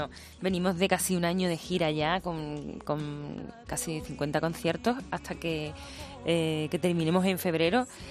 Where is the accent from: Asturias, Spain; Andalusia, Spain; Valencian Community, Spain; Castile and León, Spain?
Andalusia, Spain; me voy a casa, me voy a Sevilla, a mi pueblo de donde vengo, con mi familia